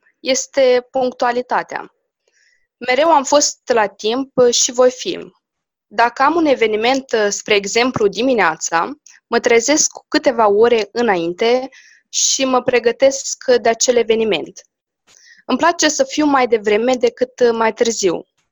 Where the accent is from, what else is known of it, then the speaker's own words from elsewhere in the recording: Moldova; now in Iași, Romania; sunt din Basarabia, dar învăț în Iași, la Colegiul Tehnic Ioan Cea Ștefănescu. Am 17 ani și sunt o fire visătoare, simplă și credincioasă.